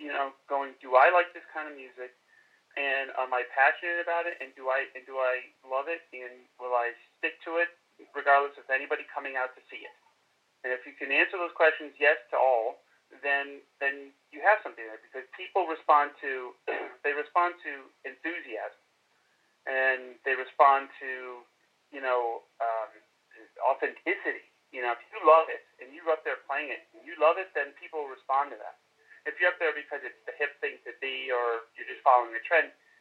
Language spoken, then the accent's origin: English; New York, United States; now in Los Angeles, United States; I'm from New York, and I live in Los Angeles.